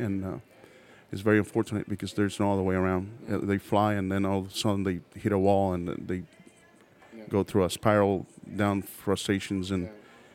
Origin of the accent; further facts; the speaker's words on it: Puerto Rico; born there; like I said, I was born in Puerto Rico. Latin Caribbean cuisine is what we go for at the house